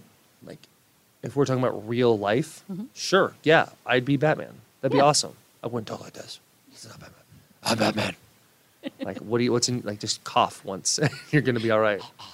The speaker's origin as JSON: {"language": "English", "region": "Arizona", "country": "United States", "said": "Josh is from Ohio, and I'm from Arizona."}